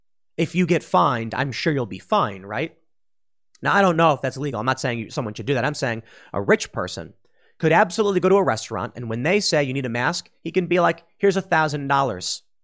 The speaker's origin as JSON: {"language": "English", "region": "Illinois", "country": "United States", "tie": "born or raised there", "said": "Cook County. I'm from Cook County. It's Chicago in the suburbs. It's terrifying. I grew up in Cook County until I was just about to turn 18. And then I moved to DuPage County."}